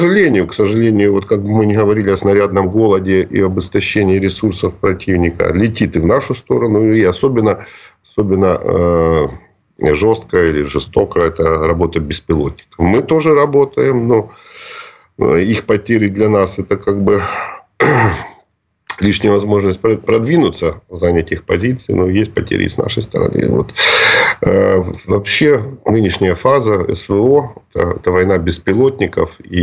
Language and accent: Russian; Luhansk, Luhansk Oblast, Ukraine; Мой родной город Луганск пережил 1.5 месяца блокады